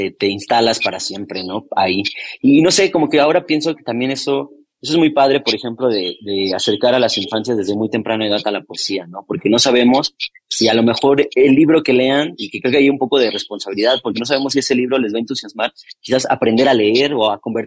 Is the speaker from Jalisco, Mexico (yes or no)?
no; Saltillo, Coahuila, Mexico; yo soy de Saltillo, Coahuila, y acá es muy famoso el poeta Manuel Acuña, ¿no? Que es como el poeta.